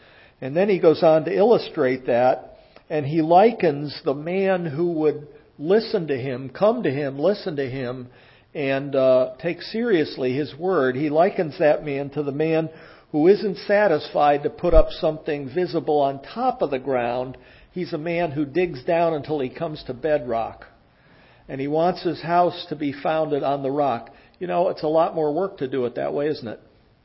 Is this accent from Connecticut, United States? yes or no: yes; Bethany, Connecticut, United States; I'm from Connecticut in a little town called Bethany up in the hills.